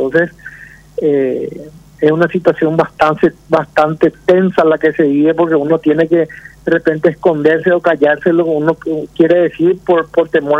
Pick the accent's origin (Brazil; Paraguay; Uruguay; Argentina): Paraguay